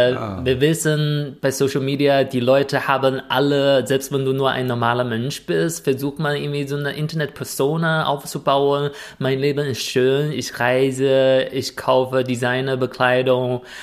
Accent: China; ich als Chinese, wenn ich langsam 35 werde

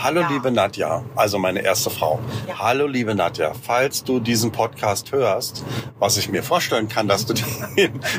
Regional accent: Berlin, Germany; Also es ist so ein bisschen so wie, wenn man so als Berliner, ich bin ja eigentlich Berliner, ne

